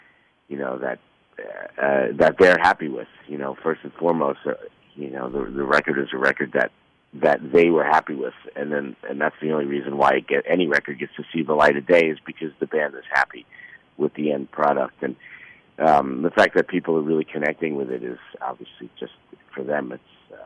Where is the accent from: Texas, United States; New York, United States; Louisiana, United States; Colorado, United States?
New York, United States; New York City; Growing up in New York City and being a lifelong Yankee fan